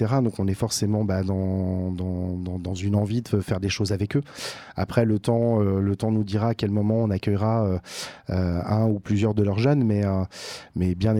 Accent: Centre-Val de Loire, France; donc moi je suis de Gâtine-Racan

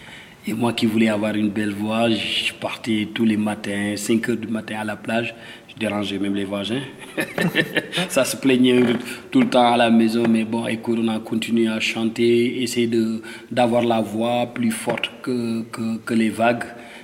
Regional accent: Senegal; French is a second language; moved away; Moi, je viens du Sénégal.

